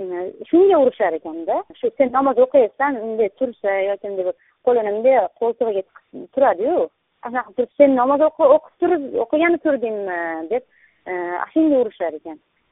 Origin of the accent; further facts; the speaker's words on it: Kyrgyzstan; Biz Qirg'izistondan, ya'ni chegaralarda